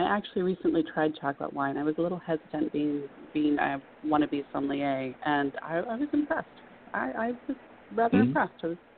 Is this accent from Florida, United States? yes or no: yes; Miami, Florida, United States; I'm from Miami.